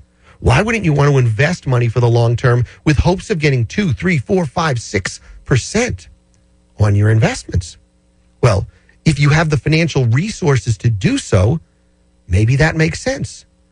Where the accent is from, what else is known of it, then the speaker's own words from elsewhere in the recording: Peabody, Massachusetts, United States; I've grown up here. I've lived in Peabody. I was born in Peabody, lived here since 1966.